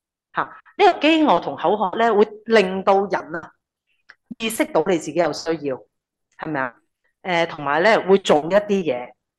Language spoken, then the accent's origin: Cantonese; Hong Kong; 你知唔知我哋香港人咧讲紧嘅饥渴？